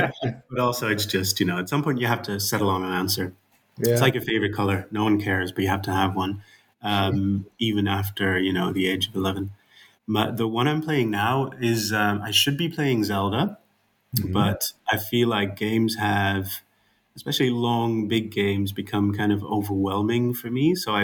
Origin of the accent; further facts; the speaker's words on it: Netherlands; accent: Dutch; English is a second language; I'm Dutch, as you can hear from my accent, I guess.